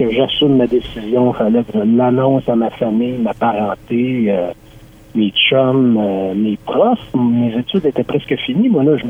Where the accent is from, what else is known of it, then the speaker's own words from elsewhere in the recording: Montreal, Quebec, Canada; Et la famille de mon père est déménagée à Montréal au début des années 60. Et moi, je suis né à Montréal en 1971. J'ai été élevé là-bas